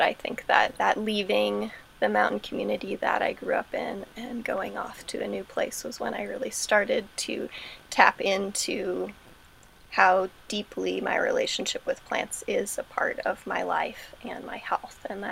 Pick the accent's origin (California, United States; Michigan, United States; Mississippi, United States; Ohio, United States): California, United States; Santa Cruz; Agroecology and Sustainable Food Systems here in Santa Cruz. So this is where I'm from. We moved back to my hometown.